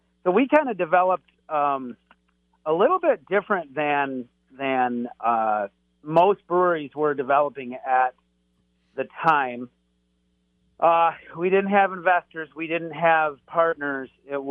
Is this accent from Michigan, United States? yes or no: yes; Flushing, Michigan, United States; I grew up in Flushing, west of Flint, and have been, I've been coming up to Lake Ann all my life